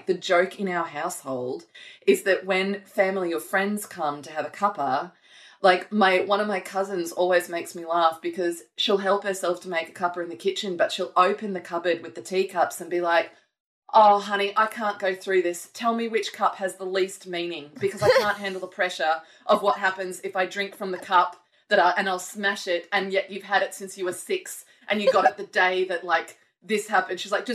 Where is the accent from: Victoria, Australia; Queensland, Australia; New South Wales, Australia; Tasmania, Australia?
Queensland, Australia; Gold Coast; I grew up on the Gold Coast.